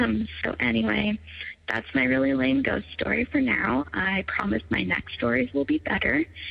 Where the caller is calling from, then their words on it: Lincoln, Nebraska, United States; I'm calling from Lincoln, Nebraska